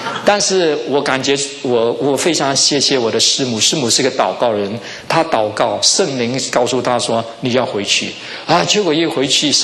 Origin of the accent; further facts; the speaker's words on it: Guangdong, China; 我们广东人呢是家族观念，没有国族观念的，非常的团结。